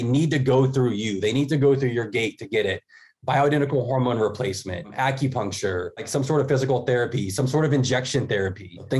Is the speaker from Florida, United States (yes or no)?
yes; Florida, United States; And I'm originally from Florida. And I was like, well, I got to get somewhere sunnier and nicer.